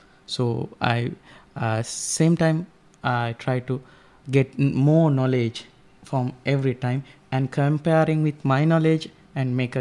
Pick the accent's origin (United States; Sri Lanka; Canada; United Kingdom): Sri Lanka; I'm from Sri Lanka. It is a very small island located in Indian Ocean, far away from Russia. And I'm a Buddhist monk.